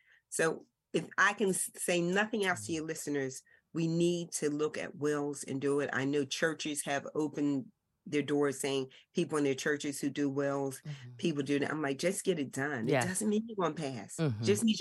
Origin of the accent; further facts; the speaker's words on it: Philadelphia, Pennsylvania, United States; first of all, I am from West Philly, born and raised.